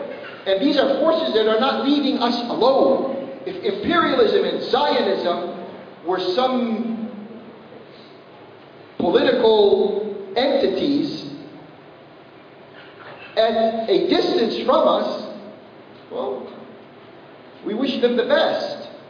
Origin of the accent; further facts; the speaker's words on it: United States; whether we're Americans, I'm an American, or whether we're Canadians